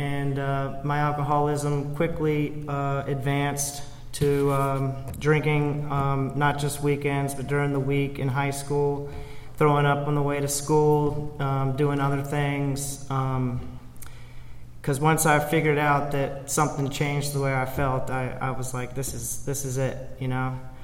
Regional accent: Williamsburg, Virginia, United States; So a little bit about myself. I grew up in Williamsburg, Virginia.

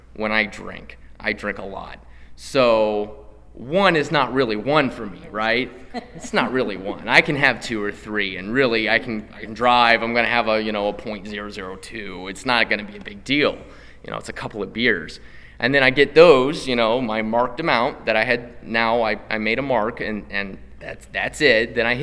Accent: Ohio, United States; For some reason, you know, I grew up in Ohio. We could get weed pretty easily, though.

